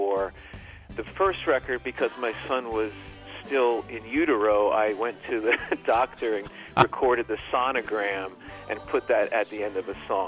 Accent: Columbus, Ohio, United States; born there; I was born in Ohio, in Columbus.

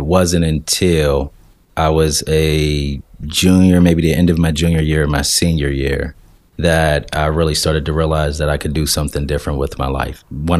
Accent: Wilkinsburg, Pennsylvania, United States; also born or lived in Penn Hills; I was born in Penn Hills. I grew up in Wilkinsburg. I attended Wilkinsburg High School. Graduated in 1999.

